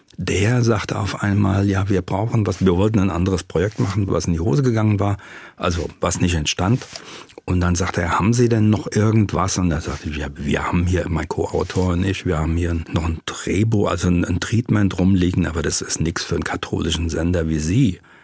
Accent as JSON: {"language": "German", "town": "Offenbach am Main", "region": "Hesse", "country": "Germany", "said": "ich habe ja eigentlich Migrationshintergrund als Offenbacher. Ich musste übers Wasser kommen hierher. Es ist Heimat, wobei eigentlich ist Rhein-Main meine Heimat, weil die gesamte Region ja fast so einen Metropolencharakter hat."}